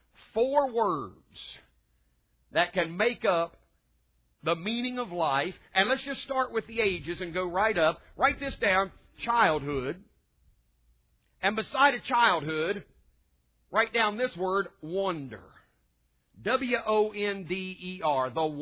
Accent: West Virginia, United States; But I grew up in West Virginia, and the church culture of the day I grew up in, it was kind of like this.

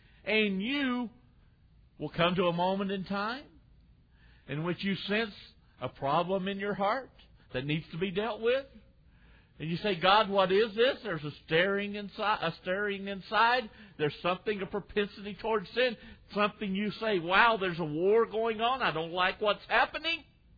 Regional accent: Virginia, United States; I was raised in the South, and I was around a lot of the problems with blacks and whites growing up.

